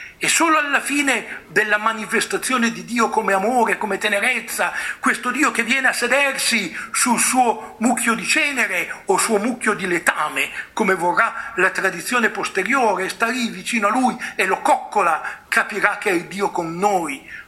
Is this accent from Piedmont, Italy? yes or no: yes; Piedmont, Italy; Io vengo dal Piemonte, la terra di Don Bosco, la terra di Domenico Savio.